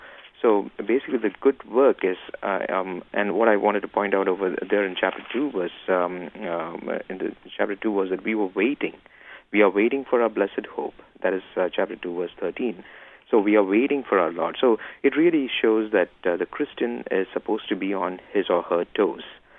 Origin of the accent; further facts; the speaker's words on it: India; because I come from India, and over here our church, the India Evangelical Lutheran Church